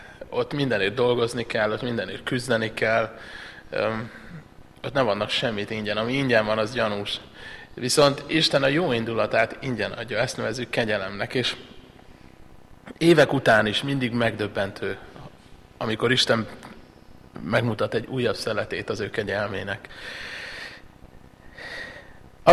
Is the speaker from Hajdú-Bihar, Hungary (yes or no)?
no; Vajta, Fejér, Hungary; én Vajtán, amikor nevelkedtem így pásztorok szárnyai alatt